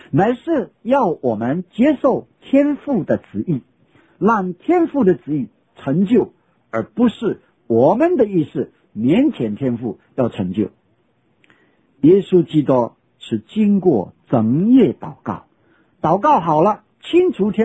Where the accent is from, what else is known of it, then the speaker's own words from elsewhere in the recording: China; 像我们中国人也一样的，我们中国人这个一个人的名字都存着一个盼望